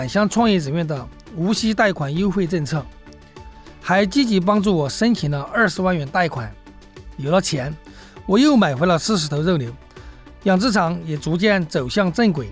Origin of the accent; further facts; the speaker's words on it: Lishan, China; moved away as an adult; 我的家乡立山镇属深山偏远之地，山高坡陡，农业生产机械化有限，产业发展十分薄弱，在家很难赚到钱。为了生计，我高中毕业后就到广东打工了。